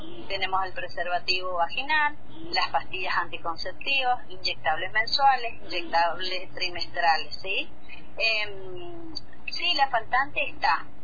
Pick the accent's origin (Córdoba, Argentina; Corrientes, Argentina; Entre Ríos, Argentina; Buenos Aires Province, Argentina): Corrientes, Argentina; Yo soy de Corrientes, vine recibida allá, soy técnica en agente sanitario y vine a tener mi proyecto de vida acá, en Río Negro. Así que acá en General Roca, anclé.